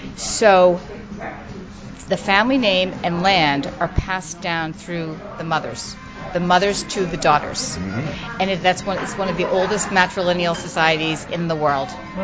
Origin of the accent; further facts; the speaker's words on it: Massachusetts, United States; we are two moms from Massachusetts